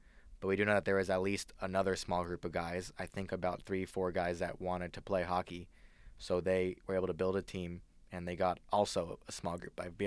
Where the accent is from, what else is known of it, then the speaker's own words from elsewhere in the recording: Los Angeles, California, United States; now in Santa Cruz, United States; I'm also from a place where hockey was not a very common sport to play. I'm from Los Angeles, but my family is from Sweden, so I grew up playing since I was very young and have played all around. And since then, I came to Santa Cruz